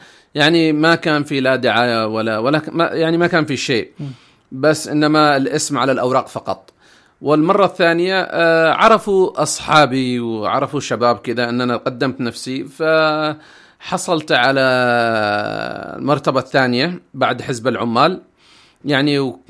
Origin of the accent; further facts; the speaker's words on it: Yemen; now in United Kingdom; أنا أولا كيمني نعم أفتخر في العادات والتقاليد، ولكن رغم كل هذه الأشياء نحن انتقلنا إلى دولة غير دولتنا، وهناك قانون لهذه الدولة، ونحن الآن في بريطانيا